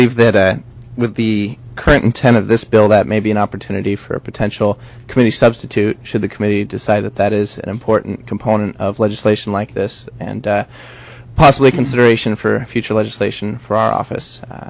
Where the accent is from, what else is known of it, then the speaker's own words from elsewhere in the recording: Fairbanks, Alaska, United States; especially in Alaska, more of an opportunity to be cautious, especially in hazardous situations where I grew up in Fairbanks with heavy ice fog and icy roads.